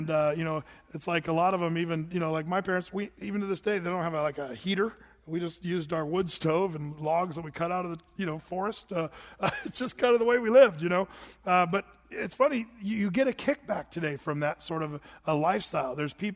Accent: Applegate, Oregon, United States; You think, man, what's it like growing up in Applegate? Well, we didn't have cable TV.

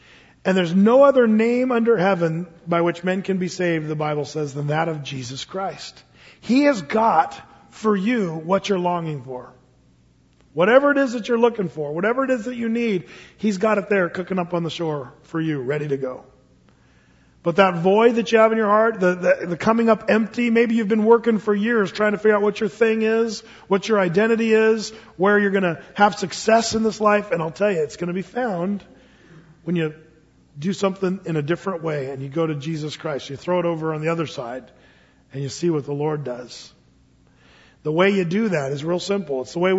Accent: Oregon, United States; now in Portland, United States; Portland's a little different for me. You gotta forgive me because I come from Southern Oregon.

